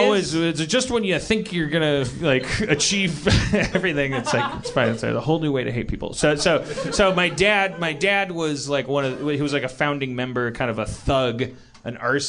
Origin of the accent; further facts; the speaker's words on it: Wisconsin, United States; Remember, I'm from Wisconsin.